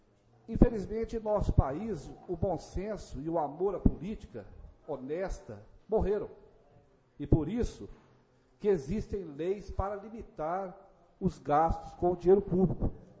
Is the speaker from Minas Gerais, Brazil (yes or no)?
yes; Muzambinho, Minas Gerais, Brazil; fui nascido e criado em Muzambinho, pretendo aqui morrer